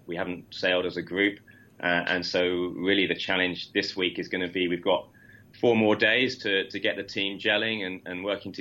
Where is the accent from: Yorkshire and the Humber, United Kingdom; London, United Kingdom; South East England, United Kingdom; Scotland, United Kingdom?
South East England, United Kingdom; From the South Coast. I live in Lymington in Hampshire, near Southampton.